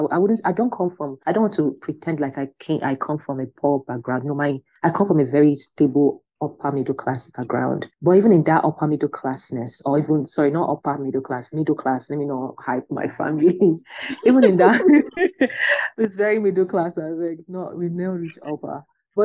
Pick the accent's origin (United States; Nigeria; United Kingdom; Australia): Nigeria; I'm pro MFA because also as a Nigerian, most of us who are writers, we don't usually come from wealthy homes